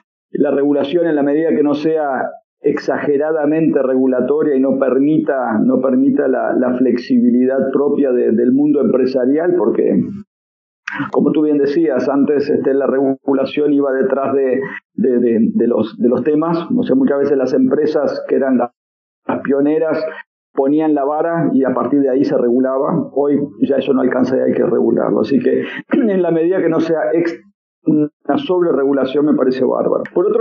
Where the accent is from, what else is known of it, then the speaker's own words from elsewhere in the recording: Uruguay; de Uruguay.